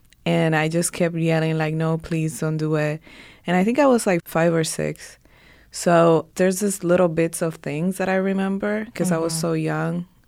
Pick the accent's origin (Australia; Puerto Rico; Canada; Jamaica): Puerto Rico; also born or lived in Dominican Republic; I am from the Dominican Republic, but I was raised in Puerto Rico.